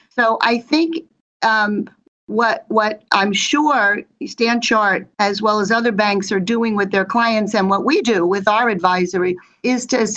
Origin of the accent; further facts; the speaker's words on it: United States; I've spent my whole career in Asia, but I'm an American.